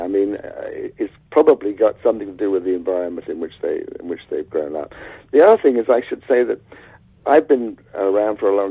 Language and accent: English; London, United Kingdom; I grew up in London, and London is now completely changed from what it was when I first grew up.